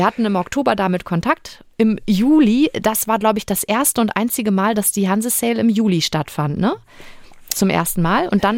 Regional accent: Bremen, Germany; ich komme ursprünglich aus Bremen. Ich bin auch gebürtige Bremerin.

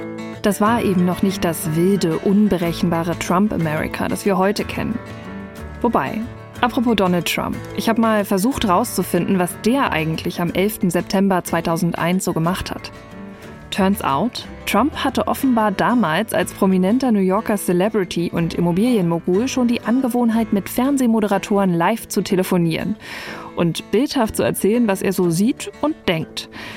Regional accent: Berlin, Germany; Ich bin in Berlin groß geworden

